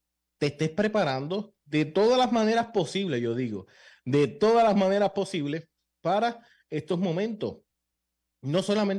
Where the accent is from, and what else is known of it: Puerto Rico